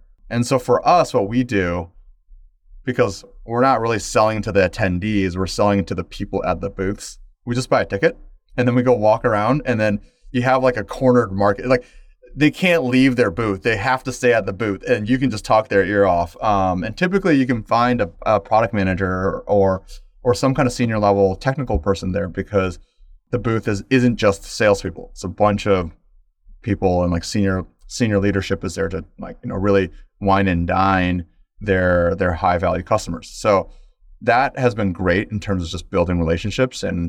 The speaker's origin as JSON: {"language": "English", "region": "Midwest", "country": "United States", "tie": "born or raised there", "said": "my parents were immigrants, but first generation American, growing up in the Midwest"}